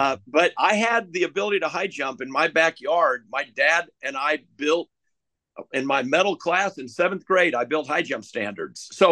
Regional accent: Prairie Village, Kansas, United States; So I'm 10 years old, and I'm living in Prairie Village, Kansas, and feeding into the school system that's going to end up at Shawnee Mission East

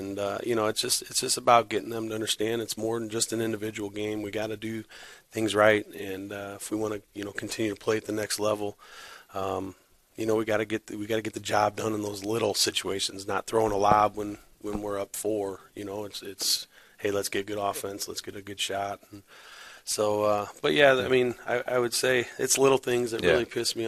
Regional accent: Hebron, Indiana, United States; I'm from the region. I grew up in Hebron. Both my parents worked at the steel mills all their lives.

